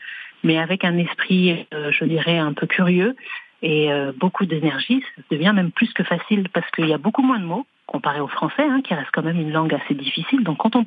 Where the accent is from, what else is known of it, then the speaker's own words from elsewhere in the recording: Blois, Centre-Val de Loire, France; Alors je suis française, hein, née, grandie en France, à Blois, dans le Loir-et-Cher. Un département qui est cher à mon cœur. Et mes parents sont d'origine congolaise, du Congo-Brazzaville.